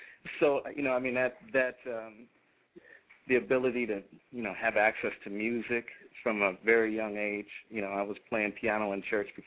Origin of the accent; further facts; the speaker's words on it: New York City, New York, United States; now in Midwest, United States; I'm originally from New York, grew up in Jamaica, Queens, found my way into the Midwest.